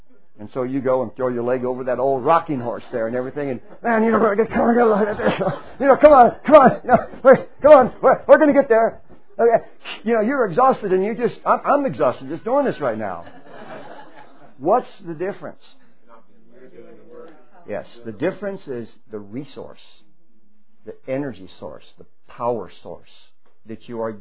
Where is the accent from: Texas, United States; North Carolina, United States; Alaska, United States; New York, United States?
Texas, United States; San Antonio; We used to ride horses a lot back when I was growing up in San Antonio